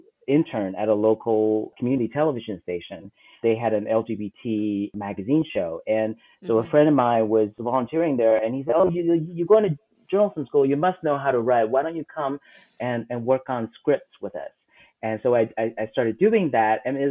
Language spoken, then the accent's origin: English; Taiwan; I grew up in Taiwan in a lower middle class family.